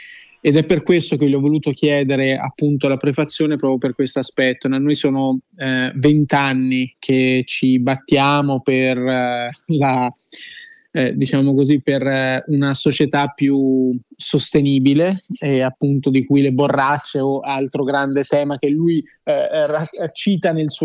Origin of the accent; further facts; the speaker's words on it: Capannori, Tuscany, Italy; io vengo da Capannori, che è un comune in provincia di Lucca che tra i primi ha investito sul tema dei rifiuti, uno dei primi comuni rifiuti zero d'Italia